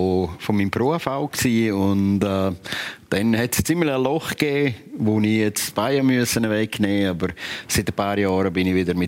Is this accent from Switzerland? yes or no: yes; Graubünden, Switzerland; ich bin natürlich im Unterengadin aufgewachsen. Und bei uns ist einfach Skifahren ziemlich populär gewesen.